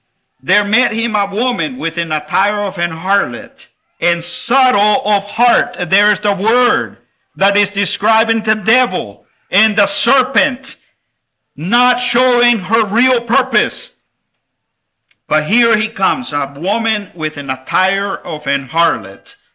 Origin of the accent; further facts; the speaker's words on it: Santa Ana, El Salvador; I remember growing up in Central America and the city where I was born, in Santa Ana of El Salvador.